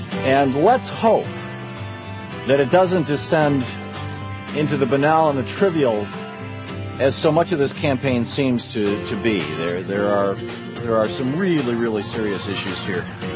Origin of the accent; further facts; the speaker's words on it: United States; and it's as an American, it's tragic, Ron.